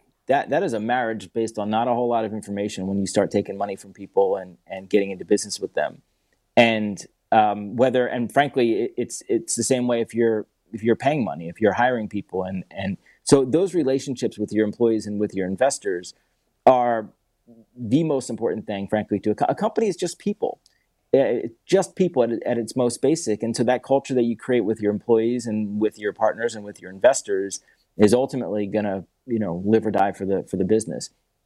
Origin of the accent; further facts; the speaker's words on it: Philadelphia, Pennsylvania, United States; Yeah. So I grew up in Philadelphia.